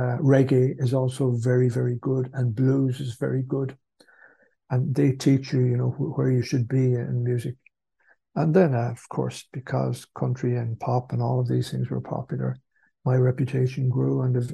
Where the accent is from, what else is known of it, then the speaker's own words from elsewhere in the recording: Carrick-on-Suir, Tipperary, Ireland; I came from Carrick and Shure in South Tipperary, which is very south, as far south as you can go, on the borders of Waterford and Kilkenny.